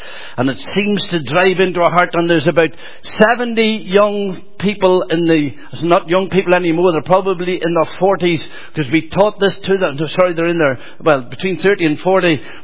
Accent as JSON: {"language": "English", "town": "Monaghan", "region": "Ulster", "country": "Ireland", "tie": "born or raised there", "said": "way down in Monaghan, my hometown, just outside it, it was still in the Faith Mission."}